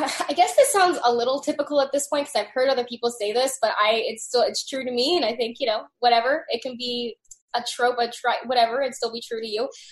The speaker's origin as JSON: {"language": "English", "region": "Arkansas", "country": "United States", "tie": "born or raised there", "said": "I grew up, again, like I'm from Arkansas"}